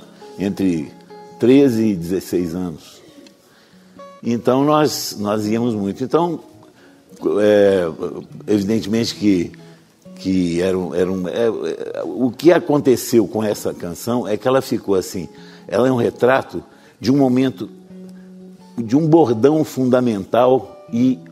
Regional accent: Belo Horizonte, Minas Gerais, Brazil; Mas é uma rua lá de Belo Horizonte, da minha terra.

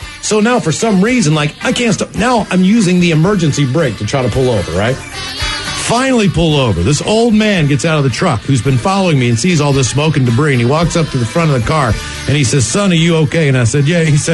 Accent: West Virginia, United States; I'm from West Virginia.

